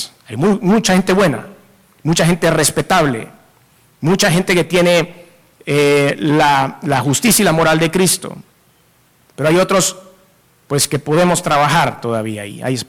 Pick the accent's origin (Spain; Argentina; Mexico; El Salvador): El Salvador; Cuando nosotros como salvadoreños, como latinoamericanos, tengamos esta manera de pensar